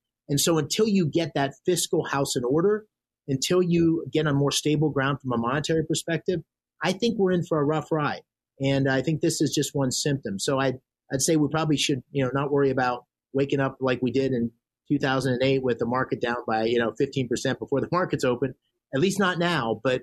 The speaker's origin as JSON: {"language": "English", "town": "Scranton", "region": "Pennsylvania", "country": "United States", "tie": "born or raised there", "said": "I grew up in a different part of the state, but I grew up around Scranton, but I was born right near there."}